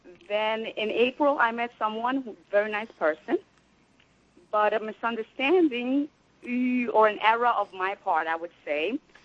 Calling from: Brooklyn, New York, United States; I'm calling from Brooklyn.

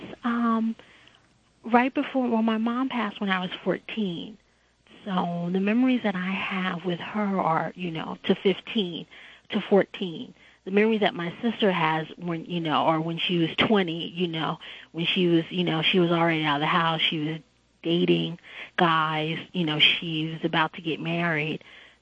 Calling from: New Jersey, United States; I'm calling from New Jersey.

